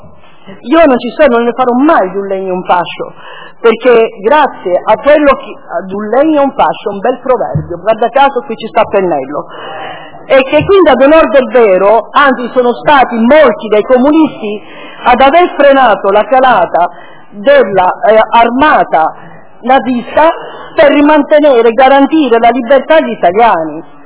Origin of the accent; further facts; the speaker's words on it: Sicily, Italy; ve ne posso raccontare nel messinese, perché sono siciliano